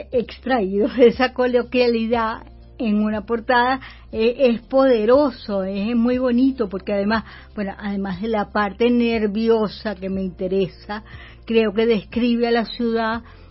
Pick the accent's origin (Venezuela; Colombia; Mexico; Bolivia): Venezuela; Maracaibo, Zulia; moved away as an adult; Yo salí de Maracaibo teniendo 25 años, hace ya casi el doble pronto.